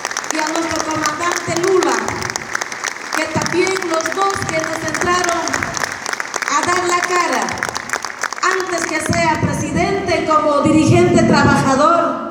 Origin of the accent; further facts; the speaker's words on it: Cochabamba, Bolivia; nosotros venimos desde el trópico de Cochabamba, saludarlos desde acá